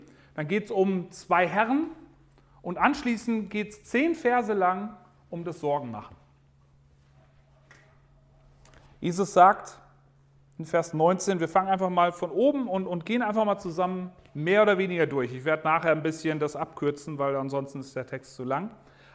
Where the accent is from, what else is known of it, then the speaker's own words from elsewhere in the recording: Berlin, Germany; Meine Frau Steffi und ich und unsere Kids, wir kommen aus Berlin, aus dem Risikogebiet.